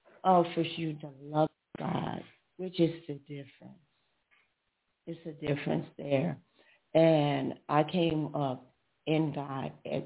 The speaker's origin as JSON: {"language": "English", "town": "Chicago", "region": "Illinois", "country": "United States", "tie": "born or raised there", "said": "I was raised in the South of Chicago."}